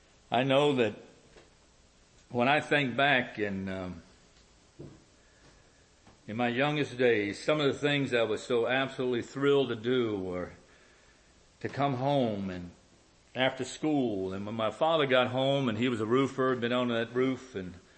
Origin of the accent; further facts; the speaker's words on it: Franconia, Virginia, United States; When I was just a young tyke I grew up in Franconia, down in Burgundy Village and over in Franconia.